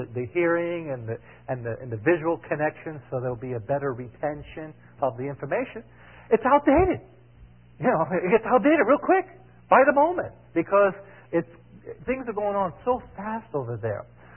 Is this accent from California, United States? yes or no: no; New York City, New York, United States; now in Miami, United States; I grew up in New York City. I live in Miami.